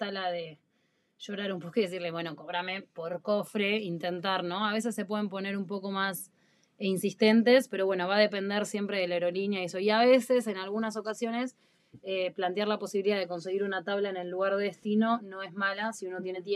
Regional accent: Argentina; Nunca viajamos con mucho dinero realmente, más siendo argentinos y con el cambio de moneda.

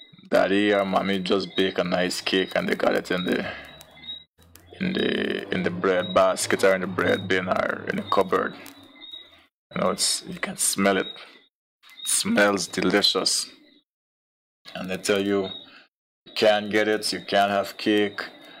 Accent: Guyana; growing up in Guyana, going to school, I have seen cases where parents have smothered their children

